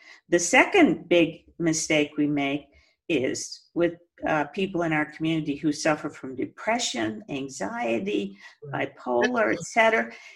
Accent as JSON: {"language": "English", "region": "Texas", "country": "United States", "tie": "born or raised there", "said": "And then growing up in Texas and remembering seeing whenever, you know, my grandfather"}